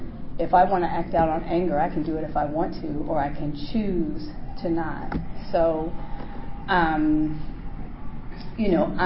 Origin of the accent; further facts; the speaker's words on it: Bronx, New York, United States; I grew up in New York in a predominantly Jewish neighborhood in the Bronx